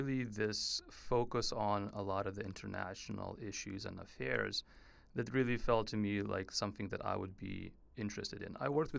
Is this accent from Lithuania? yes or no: yes; Lithuania; moved away as an adult; actually Lithuanian. I think I'm the only Lithuanian this year, as far as I know, in the whole Wharton group. And I was born and raised in Lithuania.